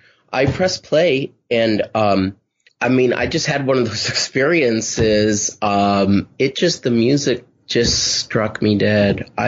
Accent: Los Angeles, California, United States; I grew up in Los Angeles, and I remember listening

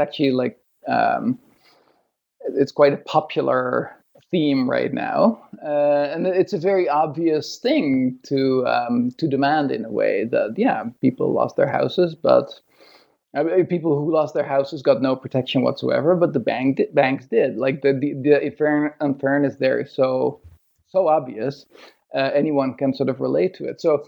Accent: Netherlands; English is a second language; when I was growing up in Holland, like, you know, 15 years old or whatever

